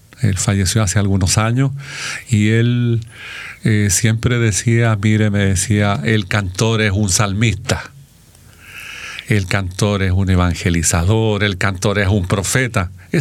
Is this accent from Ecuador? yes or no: no; Codegua, O'Higgins, Chile; yo soy de Codegua